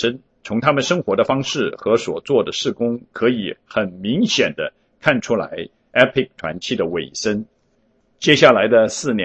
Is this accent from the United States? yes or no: yes; Richmond, Virginia, United States; also born or lived in New York; now in Arlington, United States; 1987年，我出生于 Virginia 的 Richmond，